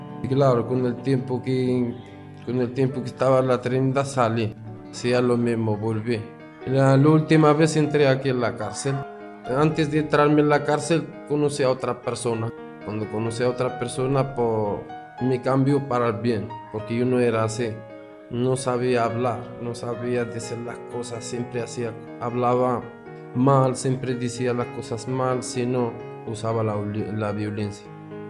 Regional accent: Morocco; born there; Spanish is a second language; nací en Marruecos y mi infancia fue muy dura.

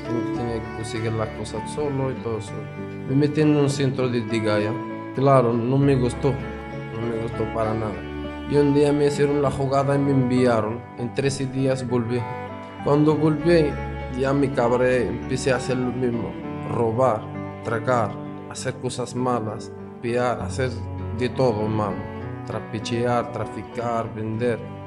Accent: Morocco; born there; Spanish is a second language; nací en Marruecos y mi infancia fue muy dura.

